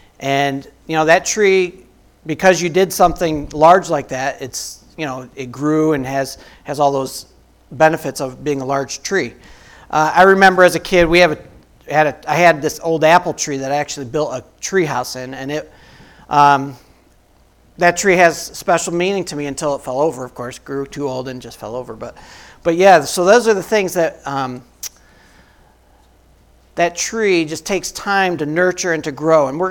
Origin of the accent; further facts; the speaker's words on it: West Clarksville, New York, United States; now in Elmira, United States; This little town I grew up in is West Clarksville, south of Cuba. If you've ever been traveling along 86, that's where I'm from originally.